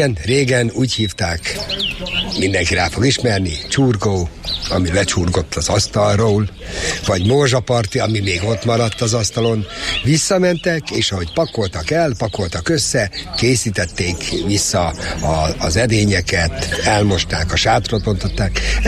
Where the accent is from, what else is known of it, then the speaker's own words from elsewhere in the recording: Ajak, Szabolcs-Szatmár-Bereg, Hungary; born there; now in Kisvárda, Hungary; Kisvárdában lakom, és ahogy már említettem, Ajakon születtem, és még azt is büszkén vállalom, hogy régen úgy mondták, a gázcseretelep melletti kiskapuba.